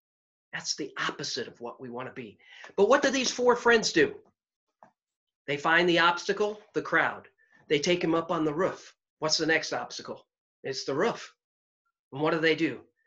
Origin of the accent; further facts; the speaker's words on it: Chicago, Illinois, United States; We're both from Chicago. We're both from the South Side, and we're both from the Little Village area and Trumbull Street. In fact, we're from the same city block.